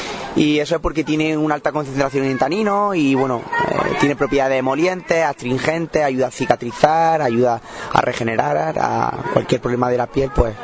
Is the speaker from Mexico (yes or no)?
no; Ibros, Andalusia, Spain; es un producto de allí de mi tierra, de Jaén, de donde somos que nosotros somos de Jaén, de Ibro concretamente